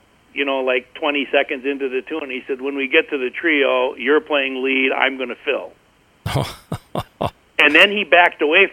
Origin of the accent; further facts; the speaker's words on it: Manitowoc, Wisconsin, United States; I lived in Manitowoc on the lakeshore at the time. It's my hometown.